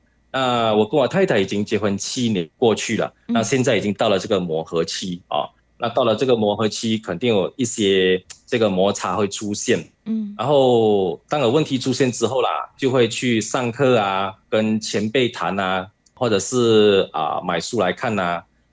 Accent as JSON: {"language": "Chinese", "country": "Malaysia", "said": "大家好，我是来自马来西亚的"}